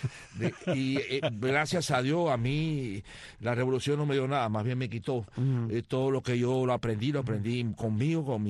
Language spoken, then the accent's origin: Spanish; Cuba; somos hermanos, somos cubanos, donde quiera que estemos